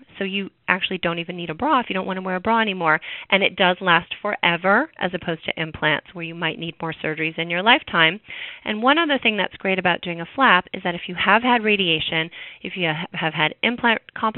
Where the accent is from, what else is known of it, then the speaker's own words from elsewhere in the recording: Canada; I grew up in Canada, and one of my Canadian friends sent this to me.